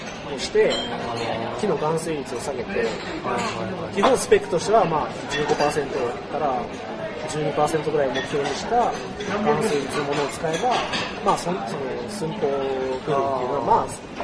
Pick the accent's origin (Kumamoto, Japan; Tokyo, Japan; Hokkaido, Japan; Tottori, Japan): Kumamoto, Japan; 出身熊本です